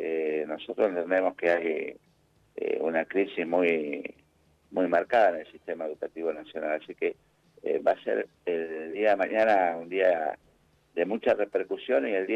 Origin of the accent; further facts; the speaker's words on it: Argentina; Esto a nosotros como argentinos y en particular a los educadores nos duele mucho.